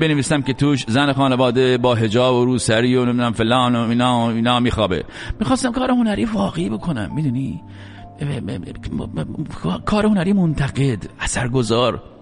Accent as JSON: {"language": "Persian", "country": "Iran", "moved": "yes", "said": "خب از ایران اومدم بیرون."}